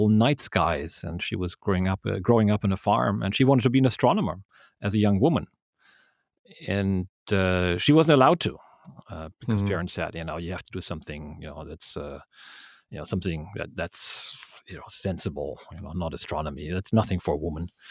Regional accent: Frechen, North Rhine-Westphalia, Germany; also born or lived in Cologne; No, I grew up where I am now, actually, here in Frechen. I was born in Cologne, and we moved here.

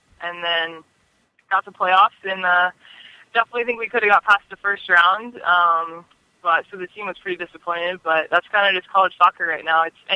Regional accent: California, United States; I mean, like I said, growing up in the Bay Area, it's a small enough area where, you know, I grew up going to St. Mary's games

